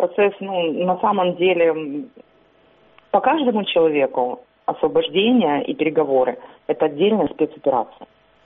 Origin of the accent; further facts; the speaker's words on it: Crimea, Ukraine; тому що я сама кримчанка